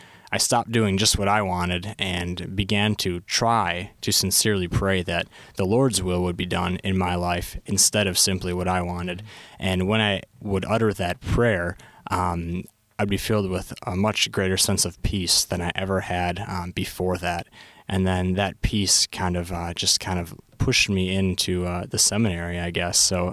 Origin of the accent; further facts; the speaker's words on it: Dousman, Wisconsin, United States; I grew up in Dousman, Wisconsin, at St. Bruno Parish here in the Archdiocese. And I have two brothers, both older, and a younger sister.